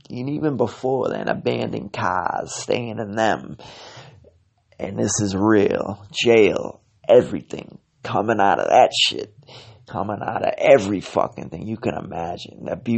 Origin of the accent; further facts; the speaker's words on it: Lynn, Massachusetts, United States; straight out of Lynn.